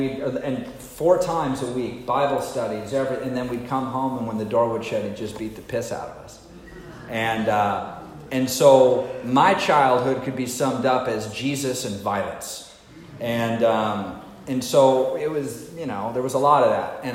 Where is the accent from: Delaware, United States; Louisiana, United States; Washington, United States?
Washington, United States; Tacoma; I was born in Washington State. I was born in Tacoma and raised up in the Pacific Northwest.